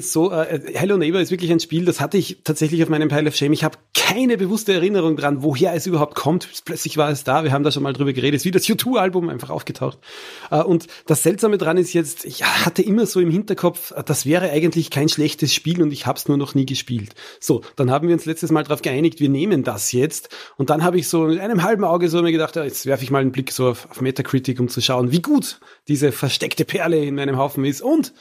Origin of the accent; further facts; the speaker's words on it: Austria; Ich bin ja Österreicher